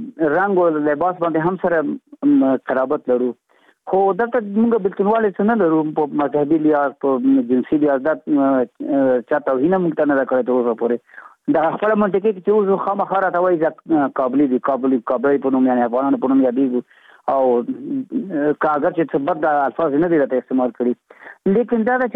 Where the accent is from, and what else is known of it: Afghanistan